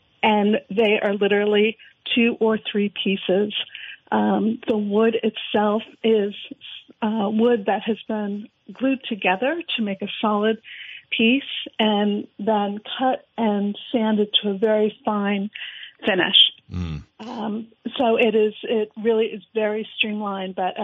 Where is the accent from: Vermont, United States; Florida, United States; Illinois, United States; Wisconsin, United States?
Vermont, United States; Lindenville; also born or lived in St. Johnsbury; I am. I'm born and raised in Lindenville. But my father and mother moved up here from New Jersey in the 60s. But I was born in St. Johnsbury. So I guess that makes me a Vermonter, right?